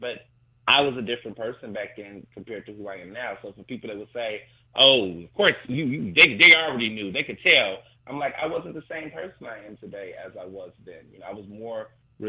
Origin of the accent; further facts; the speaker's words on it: Houston, Texas, United States; And so this was 2006, being in middle school, growing up in Houston, Texas, in a public school where people bullied people, left and right.